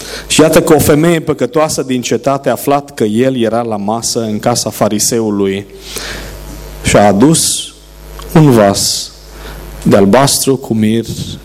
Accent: Transylvania, Romania; Pentru că sunt ardelean.

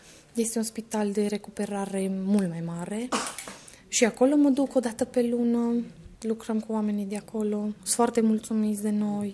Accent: Sibiu County, Romania; Nu sunt din Cluj, sunt din județul Sibiu.

